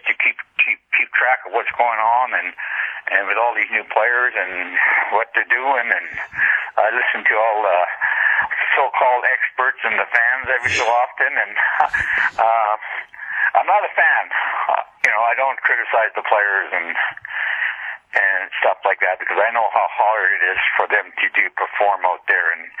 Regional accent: Riverton, Manitoba, Canada; as a young adult and a young person growing up in my hometown of Riverton

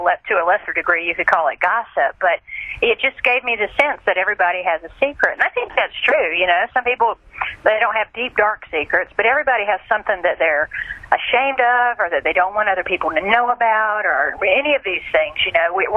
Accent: Georgia, United States; You know, obviously I'm a Southerner. I grew up in South Georgia.

